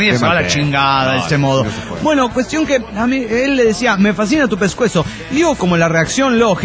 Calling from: Costa Rica; de Costa Rica.

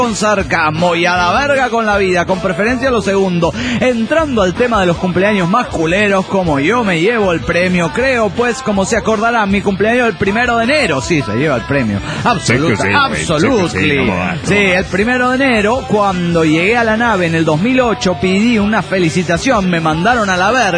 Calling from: Caracas, Capital District, Venezuela; Desde Caracas, Venezuela, aquí en la falda del Ávila, comunicándome, panas.

